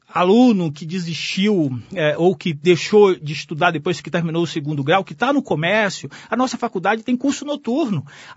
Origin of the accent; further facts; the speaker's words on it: Bahia, Brazil; Eu sou do sertão da Bahia, onde estudar é muito difícil, sobretudo no passado. E se eu estou no estado do Paraná como professor de uma universidade pública, gratuita